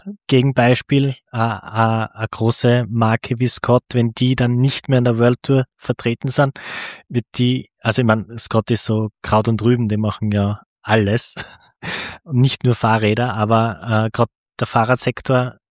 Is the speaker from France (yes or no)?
no; Austria; Wir sind Österreicher